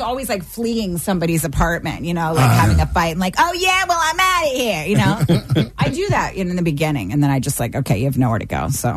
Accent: Bethesda, Maryland, United States; No, yeah. I'm from Maryland. I grew up in Bethesda.

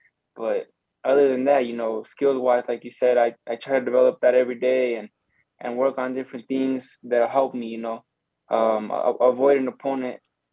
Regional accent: Arizona, United States; But, you know, we're from Arizona, so this is all new to us.

